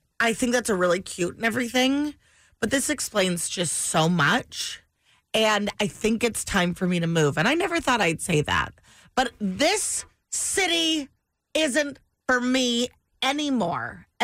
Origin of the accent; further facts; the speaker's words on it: Sacramento, California, United States; Born and raised in Sacramento. It's very important for people to know. Proud of my city.